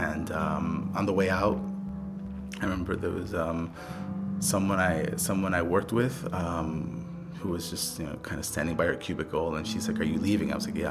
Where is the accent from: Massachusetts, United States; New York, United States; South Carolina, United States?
New York, United States; Bronx; I was born in the Bronx and grew up in the Bronx. Went to high school on the Upper East Side. After college, I moved down to the East Village. So I'm a New York City guy, you know, which is rare.